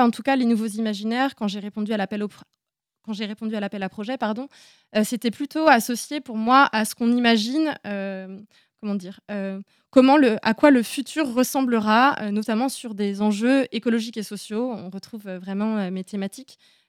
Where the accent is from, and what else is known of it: Le Fief-Sauvin, Pays de la Loire, France; born or raised there